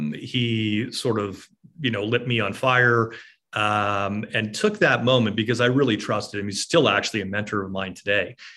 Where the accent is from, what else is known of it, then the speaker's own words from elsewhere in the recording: Canada; As a Canadian, of course, you pretty much have to play hockey to get a passport.